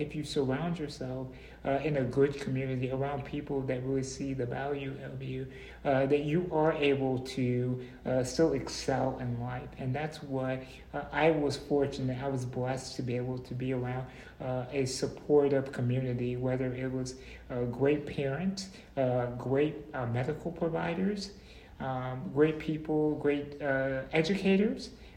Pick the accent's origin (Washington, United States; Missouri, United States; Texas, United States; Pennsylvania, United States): Missouri, United States; St. Louis; So I was born in St. Louis, Missouri back in 1984. Prior to being born … was born in 1978, and she also was born with muscular dystrophy. I grew up in a neighborhood in St. Louis